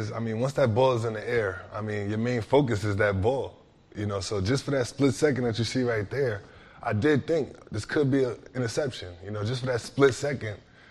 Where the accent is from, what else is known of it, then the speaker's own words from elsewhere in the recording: New York, United States; I guess that might have something to do with growing up in New York and, you know, just those New York streets.